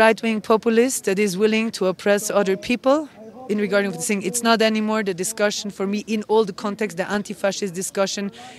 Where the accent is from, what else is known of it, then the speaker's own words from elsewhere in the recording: Switzerland; also born or lived in Peru; I'm not just Swiss, so I...